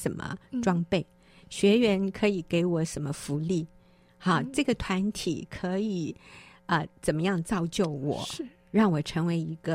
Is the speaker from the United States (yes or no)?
yes; United States; 我在美国长大